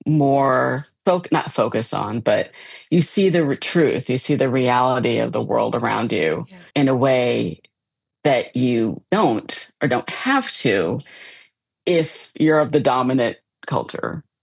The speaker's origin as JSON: {"language": "English", "region": "Midwest", "country": "United States", "said": "I mean, I come from the Midwest, which has its own weird kind of passi"}